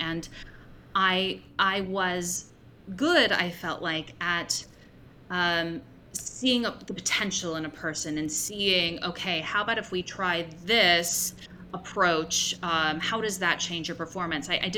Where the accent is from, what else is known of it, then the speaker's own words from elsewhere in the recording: California, United States; growing up in California, so far from anyone on Broadway or, professionally doing this